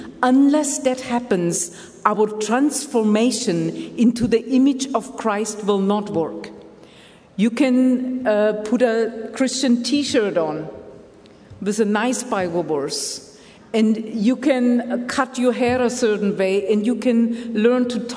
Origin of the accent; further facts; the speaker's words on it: Germany; when I grew up in Germany and my parents trained me in all the different things a good German supposed to know, you know, and I knew how to act like a German, and I talked like one